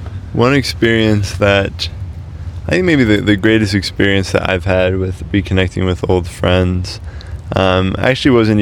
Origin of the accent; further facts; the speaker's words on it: St. Louis, Missouri, United States; so I'm from St. Louis, Missouri.